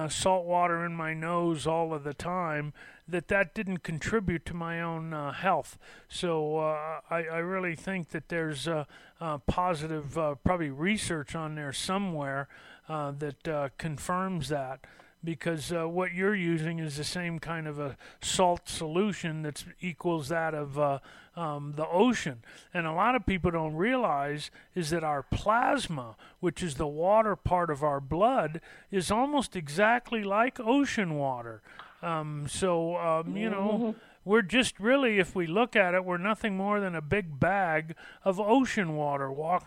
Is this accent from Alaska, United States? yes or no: no; Los Angeles, California, United States; You know, I was raised in Los Angeles, and, you know, as a kid growing up, I was a surfer